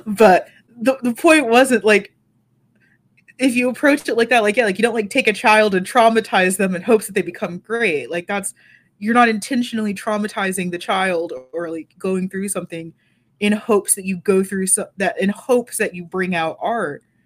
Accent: United States; I don't get to do that being African-American, because I'm either from Africa, which no one likes. Everyone is still super racist against Africans. Or I'm obviously an American.

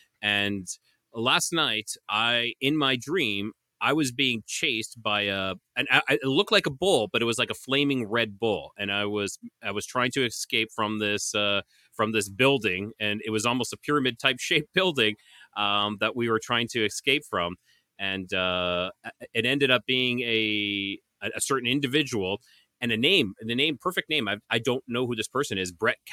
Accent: Canada; And I don't know the U.S. as well because I am Canadian.

